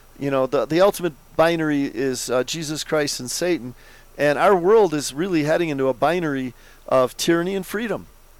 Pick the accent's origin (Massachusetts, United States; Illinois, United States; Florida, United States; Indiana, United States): Illinois, United States; Chicago; I grew up in Chicago, Ernie.